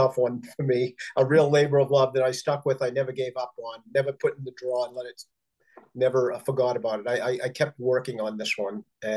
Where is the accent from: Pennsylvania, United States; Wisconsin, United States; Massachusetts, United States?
Massachusetts, United States; Boston; And I grew up in Boston.